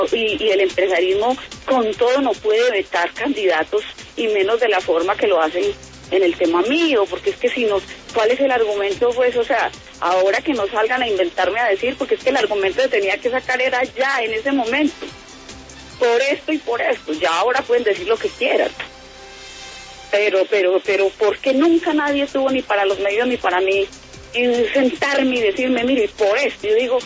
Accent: Antioquia, Colombia; decirles a todo mi pueblo antioqueño y al país que de verdad hoy en mi corazón me siento resucitada.

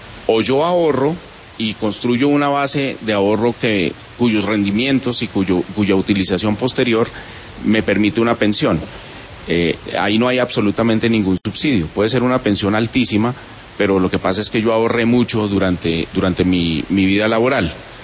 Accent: Colombia; como colombiano

